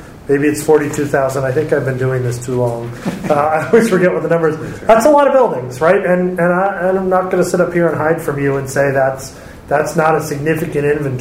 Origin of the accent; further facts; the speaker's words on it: United States; So I'm from the Ohio River Valley. I grew up in steel country